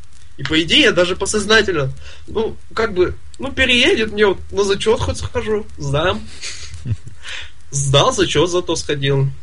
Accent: Nizhny Tagil, Sverdlovsk Oblast, Russia; Я из Тагила, живу там официально. Как бы здесь, но... Так, где я живу там? В Тагиле я живу, здесь я учусь

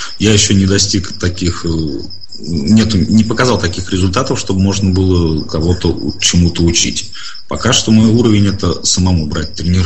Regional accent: Moscow, Russia; Да, я родился в Москве, жил в ней и, надеюсь, вернусь туда и буду жить тоже когда-то там.

